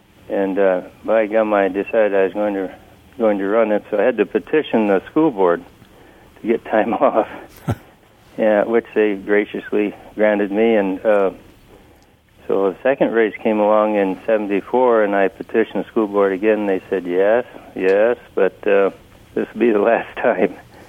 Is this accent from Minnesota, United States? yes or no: yes; Minnesota, United States; moved away; I came up from Northern Minnesota in 1963, and being a history teacher at Seward High School, I had to learn something about Alaska history